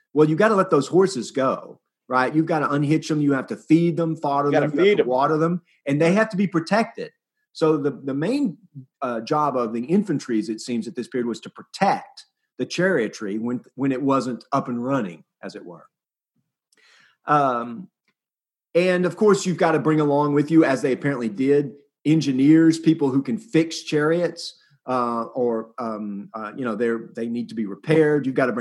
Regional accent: Arkansas, United States; I can say this because I'm from Arkansas

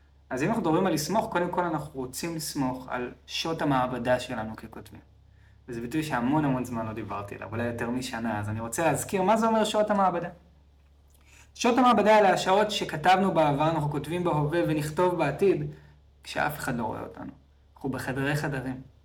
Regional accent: Tel Aviv, Tel Aviv District, Israel; אני תמיד אוהב לתת את הדוגמה שגדלתי בתל אביב והייתי לוקח אוטובוס של דן כל בוקר לבית הספר, כשהייתי בחטיבה.

